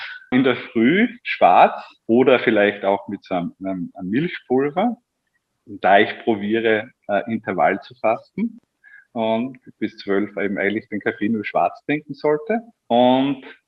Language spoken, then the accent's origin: German; Styria, Austria; ich komme aus der Obersteiermark